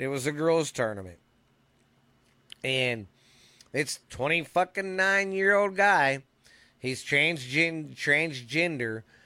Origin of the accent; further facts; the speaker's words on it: Mineral Wells, Texas, United States; That's a lake northwest of here, from my hometown here in Mineral Wells.